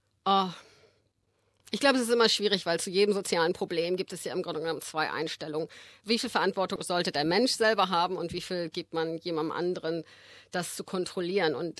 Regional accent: Schleswig-Holstein, Germany; moved away as an adult; also born or lived in Berlin; Ich war bis ich 19 war in Deutschland und bin ich bin in Berlin geboren und dann in Schleswig-Holstein groß geworden. Bin dort zur Schule gegangen, bin zum Gymnasium gegangen und habe fast meine ersten 20 Jahre in Deutschland verbracht.

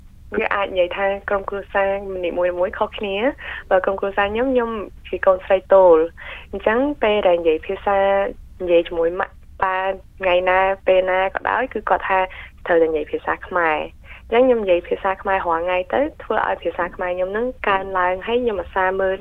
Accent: Victoria, Australia; ចាត្រូវហើយមីងខ្ញុំកើតនៅអូស្ត្រាលីតា

